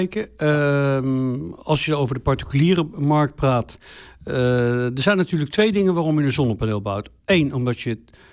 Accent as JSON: {"language": "Dutch", "town": "Leiden", "region": "South Holland", "country": "Netherlands", "said": "ik kom zelf uit Leiden."}